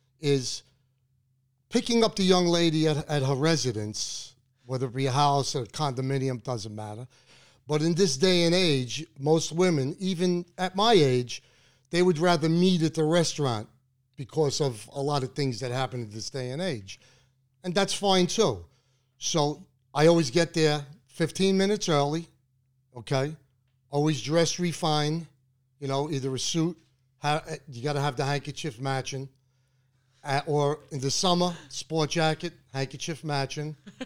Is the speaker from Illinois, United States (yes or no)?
no; Brooklyn, New York, United States; Well, being born and raised in Brooklyn